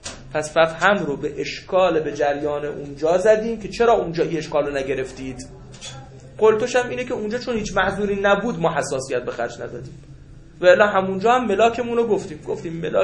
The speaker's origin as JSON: {"language": "Persian", "region": "Khuzestan", "country": "Iran", "tie": "born or raised there", "said": "تو فضایی که ما بزرگ شدیم تو خوزستان و فضای بچه های جبهه جنگ"}